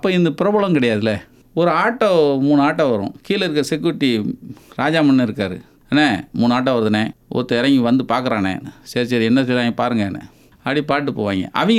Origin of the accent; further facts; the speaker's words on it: Aruppukkottai, Tamil Nadu, India; எங்கள் ஊர் கமுதி அருப்புக்கோட்டை, என்னுடைய சொந்த ஊர் அருப்புக்கோட்டை